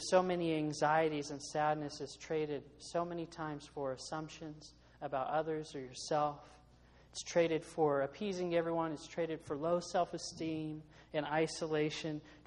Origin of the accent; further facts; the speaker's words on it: United States; at least for me as an American.